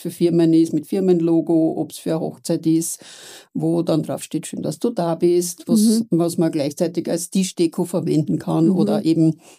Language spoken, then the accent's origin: German; Wiener Neustadt, Lower Austria, Austria; now in Payerbach, Austria; Ich bin in Wiener Neustadt geboren und habe dort lange Zeit gewohnt.